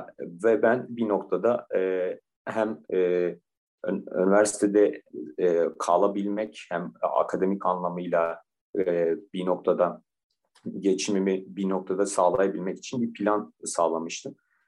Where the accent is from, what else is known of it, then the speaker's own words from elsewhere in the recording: Diyarbakır, Diyarbakır Province, Turkey; Diyarbakır doğumluyum. Diyarbakır'da liseyi bitirdim.